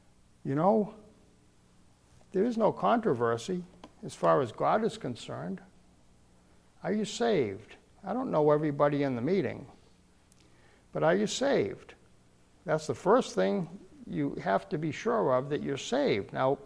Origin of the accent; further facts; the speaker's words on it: Missouri, United States; I'm from Missouri. Show me. The show me state.